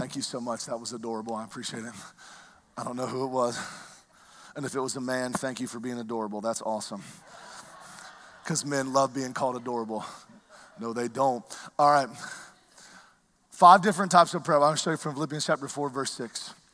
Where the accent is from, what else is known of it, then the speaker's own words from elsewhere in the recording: the South, United States; I barely speak English, so I grew up in the South. So I barely speak it correctly.